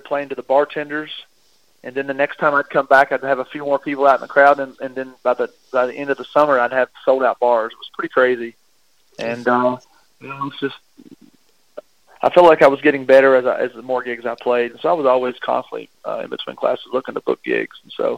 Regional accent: Taylorsville, Kentucky, United States; I was born in Kentucky. I'm from a little town right east of Louisville called Taylorsville.

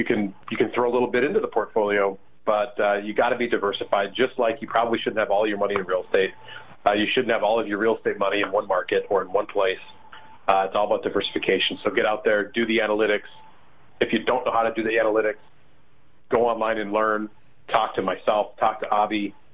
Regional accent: Minneapolis, Minnesota, United States; I'm from Minneapolis, and I know our local government was getting together and trying to put together a proposal for Amazon to move in town.

